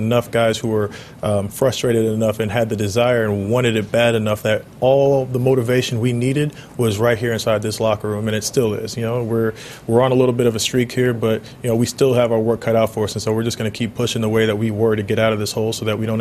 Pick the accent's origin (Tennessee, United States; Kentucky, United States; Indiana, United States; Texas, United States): Indiana, United States; Indianapolis; I mean, I'm from Indianapolis, so you know, I grew up in the with the Colts before Peyton